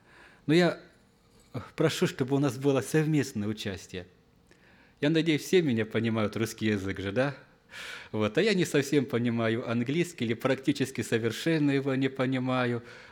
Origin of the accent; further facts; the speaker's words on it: Krasnodar, Krasnodar Krai, Russia; Сам я из Краснодара.